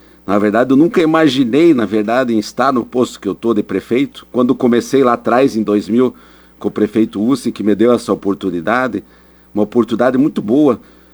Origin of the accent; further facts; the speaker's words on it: União da Vitória, Paraná, Brazil; born there; Eu nasci em União da Vitória, meus irmãos mais velhos, minha irmã que faleceu ano passado e meu irmão nasceram no Líbano, vieram de navio do Líbano.